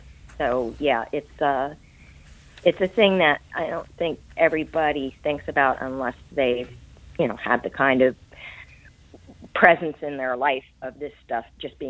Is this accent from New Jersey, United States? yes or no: yes; Middlesex, New Jersey, United States; now in Manville, United States; Listen, I grew up in the borough of Middlesex, but it's also close to Bound Brook. I currently live in Manville, New Jersey.